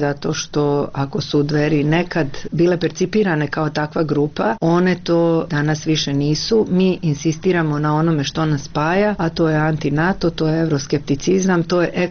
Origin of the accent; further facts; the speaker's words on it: Croatia; Ja sam došla iz Hrvatske